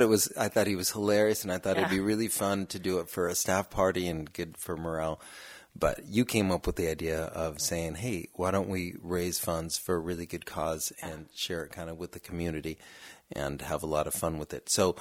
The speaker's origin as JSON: {"language": "English", "region": "California", "country": "United States", "tie": "born or raised there", "said": "Well, I grew up in Orange County and went to UC Irvine."}